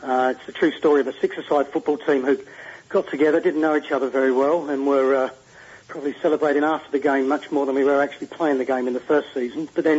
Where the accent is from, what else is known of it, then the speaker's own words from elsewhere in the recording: England, United Kingdom; as a child growing up in England